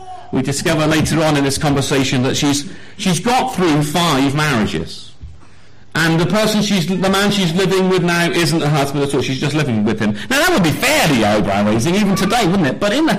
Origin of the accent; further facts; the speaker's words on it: England, United Kingdom; don't they know that we're English? We don't do that, do we?